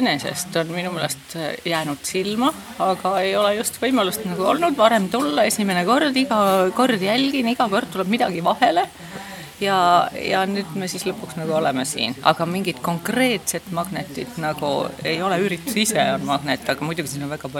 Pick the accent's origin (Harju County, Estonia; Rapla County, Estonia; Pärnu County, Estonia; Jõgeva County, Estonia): Jõgeva County, Estonia; Põltsamaa; now in Finland; Põltsamaal. Et juured ei ole saarte peal.